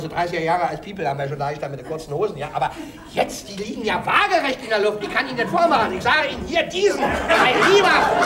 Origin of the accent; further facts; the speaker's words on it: East Germany, Germany; born there; Und ich kenne mich im Osten aus, ich bin im Osten geboren.